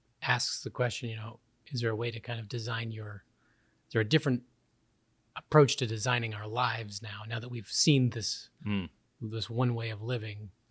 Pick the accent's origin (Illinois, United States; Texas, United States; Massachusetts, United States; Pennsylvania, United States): Massachusetts, United States; I grew up in Massachusetts. I would go on field trips to the Museum of Fine Art in Boston, or the Isabella Stewart Gardner.